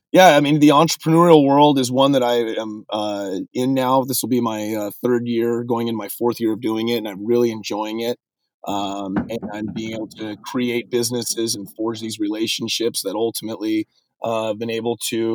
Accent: Washington, United States; moved away; based on my experience growing up in Washington State, playing high school football and other sports and really enjoying my high school experience.

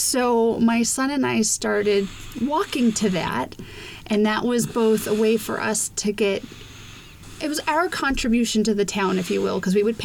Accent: Fairfax, Virginia, United States; now in Massachusetts, United States; But I did grow up in Fairfax, just outside of D.C.

